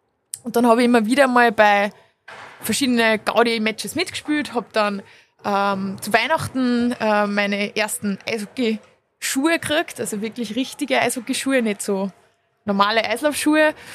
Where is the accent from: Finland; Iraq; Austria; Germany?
Austria; Kremsmünster, Upper Austria; Ich bin aufgewachsen in Kremsmünster. Mhm. Das ist 30 Minuten ungefähr von Linz entfernt.